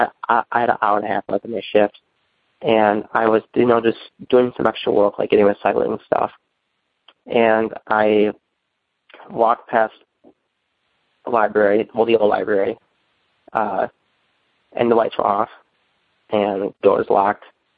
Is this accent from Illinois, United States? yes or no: yes; Minooka, Illinois, United States; I'm from Minooka, Illinois.